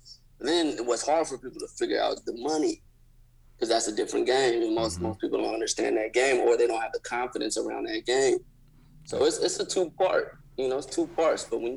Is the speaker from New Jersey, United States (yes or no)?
no; Sacramento, California, United States; even though I'm from Sacramento and it's a lot slower than LA, but my neighborhood was just active, right?